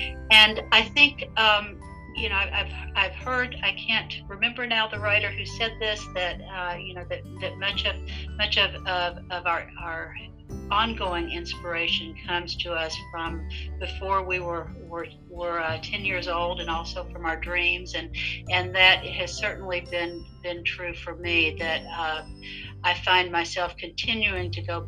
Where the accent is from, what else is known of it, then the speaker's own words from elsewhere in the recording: Kentucky, United States; I was born and raised in Eastern Kentucky, in Southeastern Kentucky, to parents who were also born and raised in Southeastern Kentucky. That is in the mountains, the Appalachian Mountains.